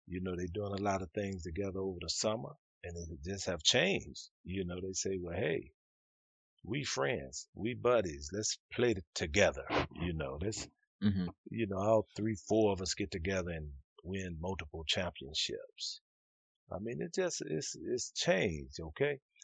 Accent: Texas, United States; I mean, you know, I'm from Texas, you understand?

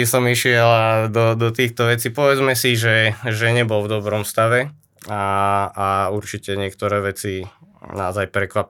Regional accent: Banská Bystrica, Banská Bystrica Region, Slovakia; Som Banskobystričan a sme s tým klubom prepojení.

